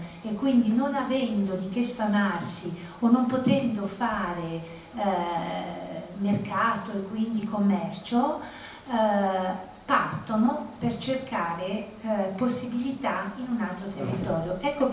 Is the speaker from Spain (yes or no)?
no; Pakistan; moved away as an adult; now in Legnano, Italy; sono arrivato qui che avevo 18 anni, per cui la vedo Legnano, mi si rivolge a Legnano, come la mia terra. Però torno in Pakistan e sono visto come uno straniero, perché sono stato tanto all'estero.